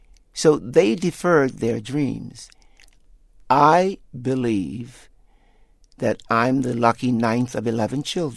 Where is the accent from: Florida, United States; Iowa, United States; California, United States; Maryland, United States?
Maryland, United States; Baltimore; So I used that opportunity to reach out to my hometown, Baltimore, and to reach out to those people who have personally invested in my career